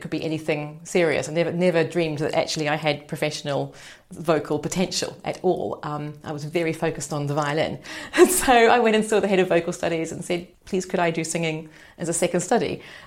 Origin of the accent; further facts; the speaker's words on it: New Zealand; now in United Kingdom; originally I came here from New Zealand to pursue a career as a violinist.